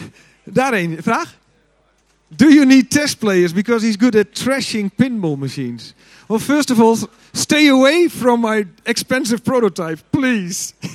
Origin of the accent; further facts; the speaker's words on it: Loppersum, Groningen, Netherlands; Ik kom uit Loppersum, aardbevingen, jee.